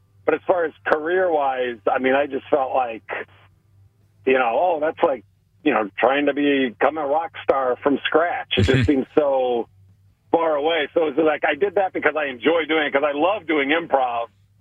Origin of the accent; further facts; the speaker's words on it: Nebraska, United States; I think you might be looking at the feature because I am from Nebraska.